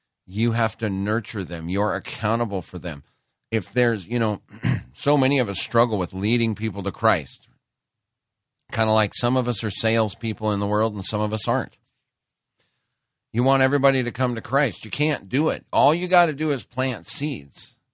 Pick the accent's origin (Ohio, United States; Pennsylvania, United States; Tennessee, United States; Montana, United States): Montana, United States; Great Falls; I grew up in Great Falls, Montana. Interesting town. A lot of Indian reservations and also a big Air Force base.